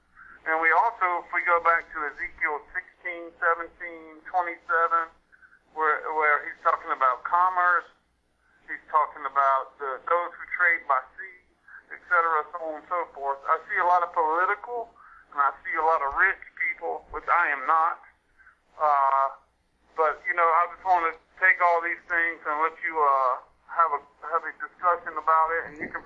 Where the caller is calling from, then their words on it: Key West, Florida, United States; I'm calling from Key West, Florida.